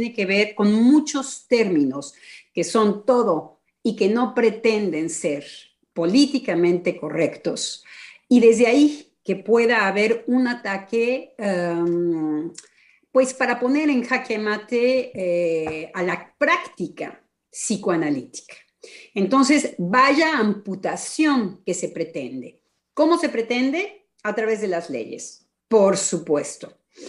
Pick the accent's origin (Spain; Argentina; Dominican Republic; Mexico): Mexico; para mi gusto como mexicana, nada de un paciente mexicano.